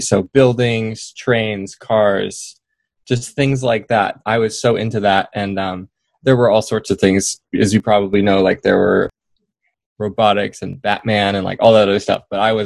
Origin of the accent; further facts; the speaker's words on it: Portland, Oregon, United States; I'm from Portland, Oregon. I was born here and I grew up here. I've pretty much lived here all my life, actually.